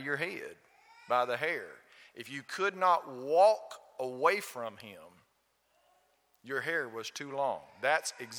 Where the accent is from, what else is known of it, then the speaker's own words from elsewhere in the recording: the South, United States; And I grew up in the South. I played basketball at Austin High School.